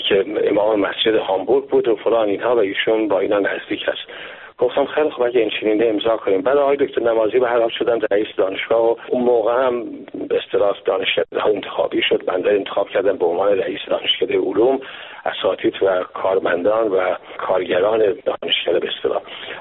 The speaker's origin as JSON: {"language": "Persian", "country": "Iran", "moved": "as an adult", "lives_now": "Canada", "said": "وطنم ایران"}